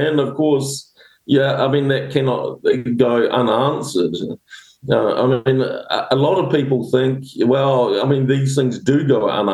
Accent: New Zealand; as a Kiwi, I can relate totally to how they do it.

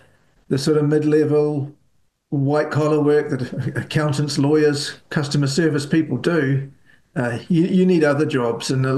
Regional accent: Taranaki, New Zealand; I grew up in Taranaki around dairy factories, and that produced a lot of innovation.

